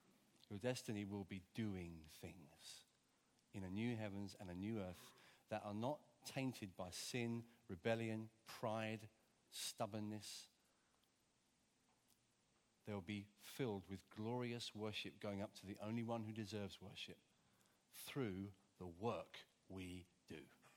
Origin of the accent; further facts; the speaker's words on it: Hove, South East England, United Kingdom; I'm from Hove. I've had a fairly privileged life, frankly.